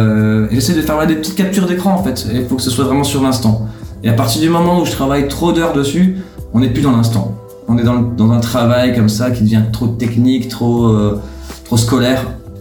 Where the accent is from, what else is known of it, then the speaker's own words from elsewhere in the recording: Grand Est, France; de ma région natale, plutôt mon département natal, qui est les Vosges.